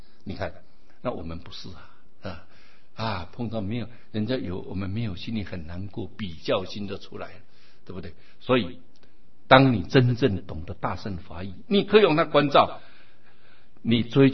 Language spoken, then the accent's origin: Chinese; China; 因为我们中国人情执很重